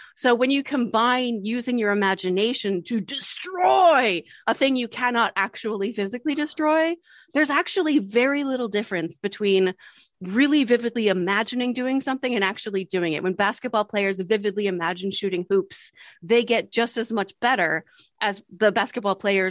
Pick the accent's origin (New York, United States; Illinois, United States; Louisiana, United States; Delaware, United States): Delaware, United States; we were born and raised in Delaware. I went to the University of Delaware and I would cycle across state lines into the hills of Pennsylvania.